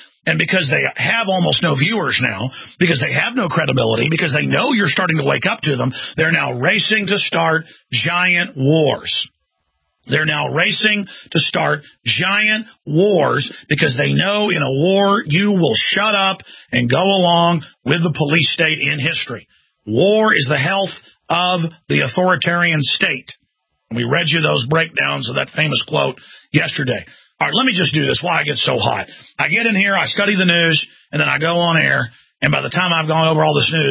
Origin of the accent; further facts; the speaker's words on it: United States; I'm an American, but I'm a human being first. And my country's under attack, and I'm sick of it.